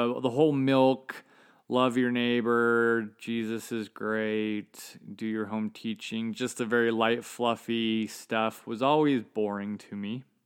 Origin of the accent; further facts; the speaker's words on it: California, United States; also born or lived in St. George, Utah; In the early years, ages 4 to around 11, I grew up in Southern California.